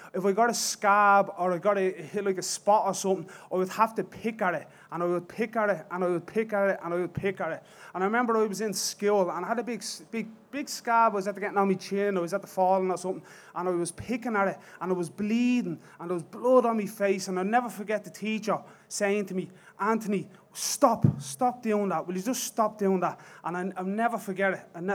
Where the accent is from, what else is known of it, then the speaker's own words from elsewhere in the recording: Dublin, Leinster, Ireland; I'm from Dublin, and I'm just going to give my own story.